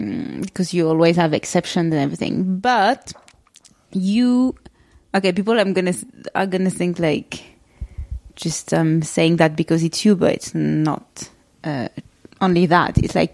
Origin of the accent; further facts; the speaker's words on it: Paris, Île-de-France, France; English is a second language; Like, I was raised in Paris, all right? I grew up here. I've always lived here, except, like, for a few weeks in London where we met 10 years ago. So I only know Paris.